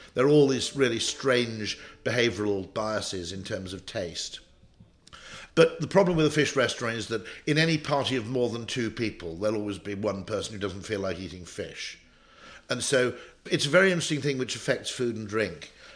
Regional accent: United Kingdom; Quality of ingredients, bear in mind, growing up in the Welsh Borders, was good, I think.

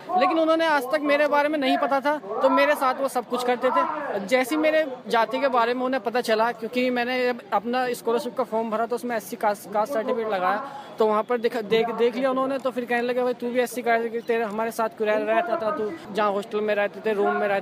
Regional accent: Meerut, Uttar Pradesh, India; गाजियाबाद हूँ मैं मेरठ से।

